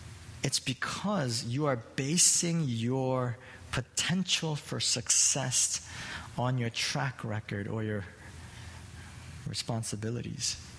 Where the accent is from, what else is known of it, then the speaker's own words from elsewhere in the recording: New York, United States; being a New Yorker of that time, a lot of us, we remember exactly where we were